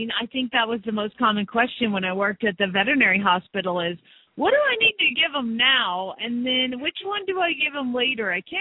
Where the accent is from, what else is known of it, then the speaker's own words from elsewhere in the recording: Phoenix, Arizona, United States; from Phoenix, Arizona